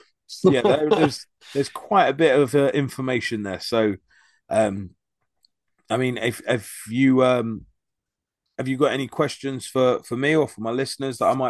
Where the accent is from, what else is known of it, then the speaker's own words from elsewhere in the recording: London, United Kingdom; born there; As a Brit who's into history, I've only ever been to the British Museum once, and I was born in London